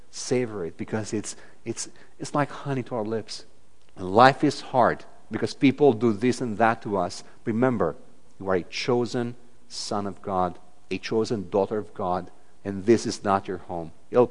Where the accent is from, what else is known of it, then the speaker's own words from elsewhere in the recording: Romania; English is a second language; I'm from Romania, so we have lots of dogs in the streets